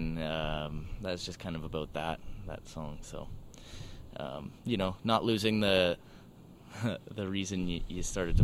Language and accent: English; Ottawa, Ontario, Canada; I'm originally from Ottawa.